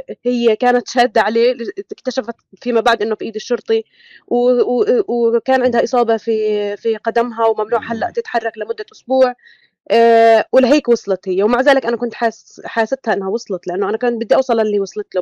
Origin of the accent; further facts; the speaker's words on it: Palestine; ولكن مثلا انا كمواطنه فلسطينيه بكمل دراستي برا